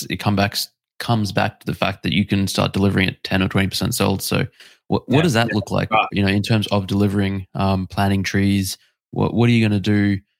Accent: Queensland, Australia; I'm from Queensland, Australia.

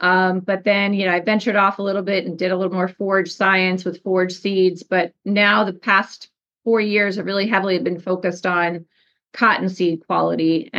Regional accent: Northeast, United States; my background, I'm actually from the Northeast. So I come in with this vision of learning about cotton without any bias, since I grew up on a corn and soybean farm, basically.

